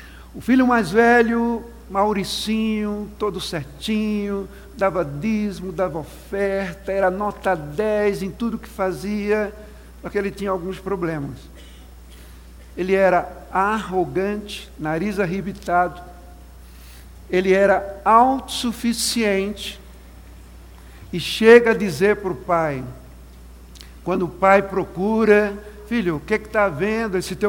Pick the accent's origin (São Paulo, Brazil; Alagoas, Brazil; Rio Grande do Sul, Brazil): Alagoas, Brazil; Maceió; eu sou de Maceió e sou da Igreja Batista Betel.